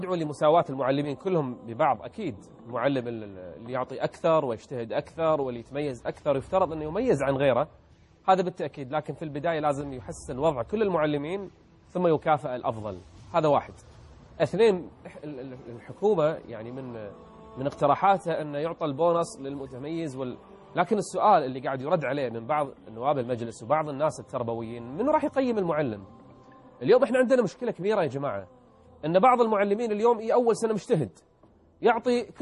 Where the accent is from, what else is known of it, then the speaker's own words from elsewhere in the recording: Kuwait; معدل النجاح عندنا بالكويت فوق 90%،